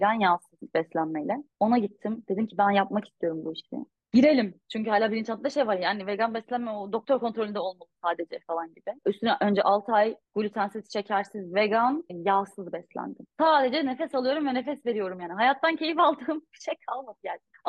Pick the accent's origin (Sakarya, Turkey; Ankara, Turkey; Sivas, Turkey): Sivas, Turkey; yani et yemeden nasıl yaşanır? Ben Sivaslıyım yani. Kesin et yenmesi gerekiyor